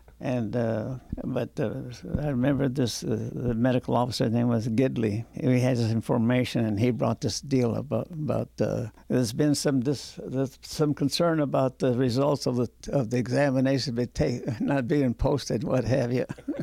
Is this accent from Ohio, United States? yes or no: no; Fresno, California, United States; I remember I grew up